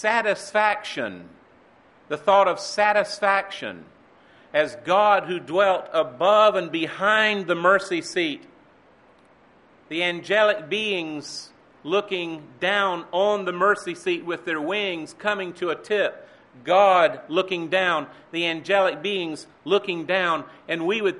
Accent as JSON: {"language": "English", "region": "the South", "country": "United States", "said": "I come from the South where the word F-L-O-O-R is pronounced flow."}